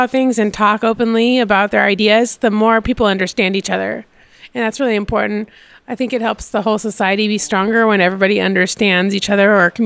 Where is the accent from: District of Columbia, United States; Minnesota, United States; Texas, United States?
Minnesota, United States; Richfield; I'm from Richfield, Minnesota.